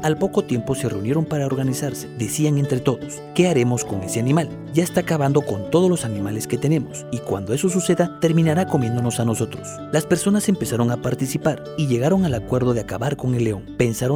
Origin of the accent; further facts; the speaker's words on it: Oaxaca, Mexico; Como oaxaqueños, nos sentimos orgullosos de pertenecer a él.